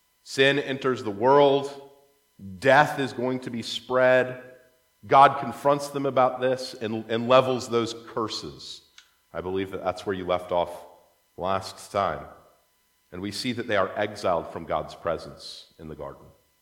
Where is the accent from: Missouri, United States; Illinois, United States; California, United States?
Missouri, United States; Kansas City; And I'm also from Kansas City, like Pastor John is